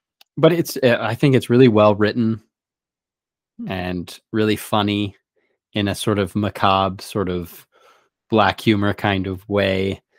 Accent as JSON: {"language": "English", "town": "Sydney", "region": "New South Wales", "country": "Australia", "said": "I'm from Sydney, so I won't say anything bad about people from Melbourne"}